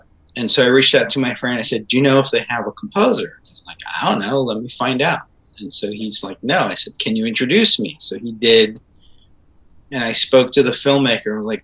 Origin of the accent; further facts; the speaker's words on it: Israel; I grew up in Israel where we have Jerusalem, which is also an incredible city.